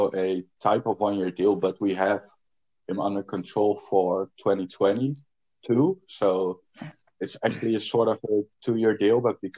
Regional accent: Netherlands; English is a second language; Hello, everybody. … from the Netherlands.

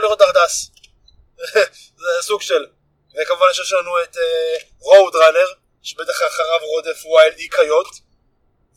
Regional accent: Beersheba, Southern District, Israel; אני … מבאר שבע, מהדרום.

